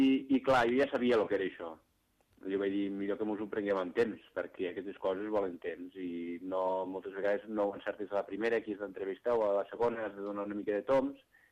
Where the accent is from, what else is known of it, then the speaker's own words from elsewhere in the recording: Sarroca, Catalonia, Spain; Sí, al meu poble, a Sarroca, per exemple